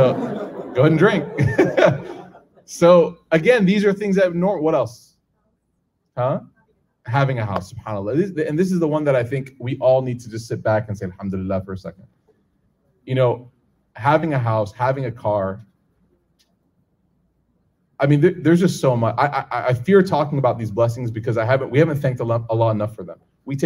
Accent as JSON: {"language": "English", "town": "Chicago", "region": "Illinois", "country": "United States", "tie": "born or raised there", "said": "I mean, growing up in Chicago, I know there's a lot of masjids in Chicago now"}